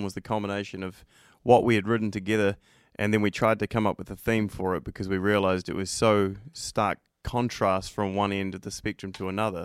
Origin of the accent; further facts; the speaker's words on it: New Zealand; also born or lived in Peru; now in Nashville, United States; Yeah, I'm from New Zealand originally